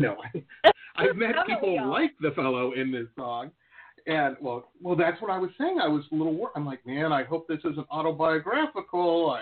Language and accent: English; Detroit, Michigan, United States; Well, like I said, I grew up in Detroit, with the whole racism thing.